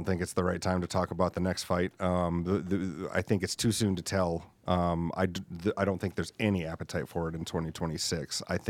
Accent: South Dakota, United States; because we're all from South Dakota.

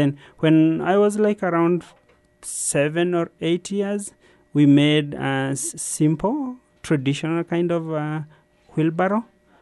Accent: Nakuru, Nakuru County, Kenya; No. I come from Nakuru, that is the headquarter of Rift Valley.

